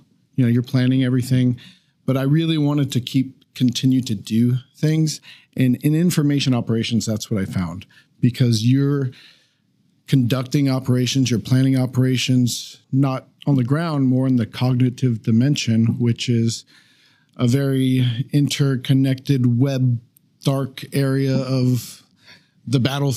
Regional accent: Lakewood, Washington, United States; So I grew up in Lakewood, Washington, just right outside the gate here.

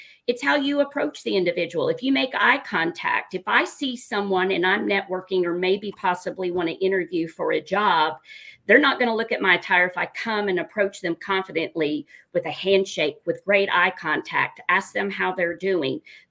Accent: Oklahoma, United States; Well, and with that being said, I'm from Oklahoma. I'm an avid Oklahoma fan.

